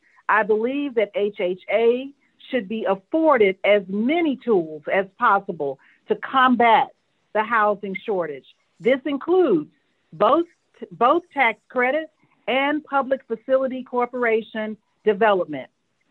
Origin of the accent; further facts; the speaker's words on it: Houston, Texas, United States; I was born and raised in Third Ward, Texas, and I am currently a resident of Third Ward, Texas.